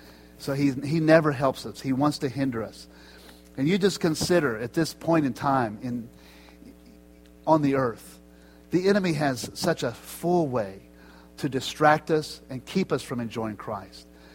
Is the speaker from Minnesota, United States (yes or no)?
no; Houston, Texas, United States; When I grew up in Houston, Texas, and I had my little transistor radio listening to the Houston Astros all the time.